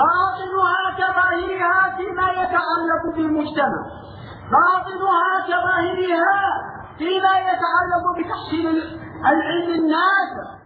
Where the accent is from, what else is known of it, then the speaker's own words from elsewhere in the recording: Yemen; عندنا في اليمن عند ان قامت على تبليس وتلبيس